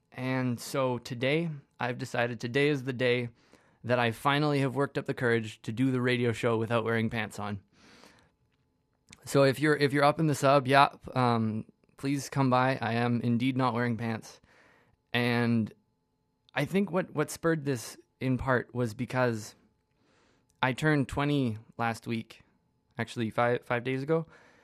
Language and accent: English; British Columbia, Canada; I come from Vancouver Island